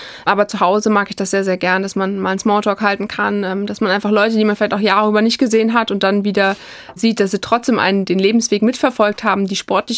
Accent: Hesse, Germany; born there; gerade im Bereich Edersee fühle ich mich sehr, sehr wohl, um einfach auch mal abzuschalten und ja, in meiner Geburtsstadt einfach auch mal Zeit zu verbringen.

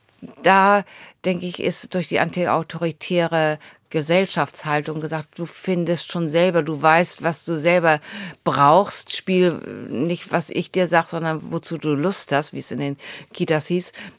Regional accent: Bad Segeberg, Schleswig-Holstein, Germany; born there; now in Husum, Germany; Also ich bin in Bad Segeberg geboren, wohne jetzt in Husum.

